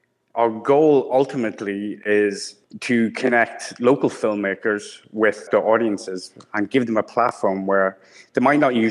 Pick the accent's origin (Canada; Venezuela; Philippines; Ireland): Ireland; now in Emporia, United States; Well, I am originally from Ireland, and I came to Emporia 2 years ago.